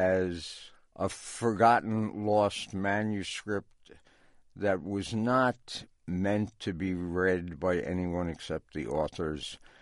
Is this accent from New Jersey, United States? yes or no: yes; Newark, New Jersey, United States; I'm from Newark, New Jersey.